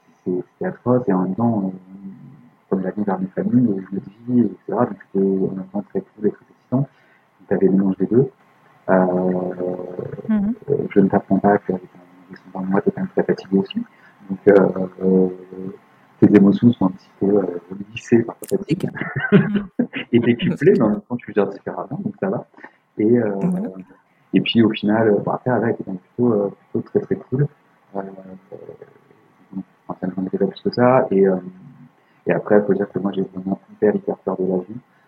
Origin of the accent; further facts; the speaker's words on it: France; now in Canada; Nous, on se dit ok, puis on est français